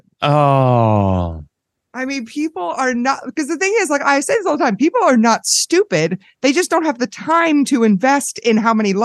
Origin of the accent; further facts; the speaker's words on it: Maryland, United States; You guys got to understand, I was born and raised in Maryland. Everybody I know from my childhood is a pinko commie leftist.